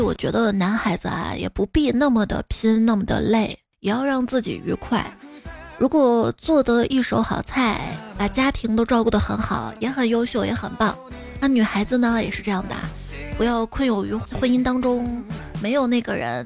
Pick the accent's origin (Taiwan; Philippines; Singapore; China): China; Northeast China; 我是标准的东北人，父母也在东北，我很大概率不会去广州定居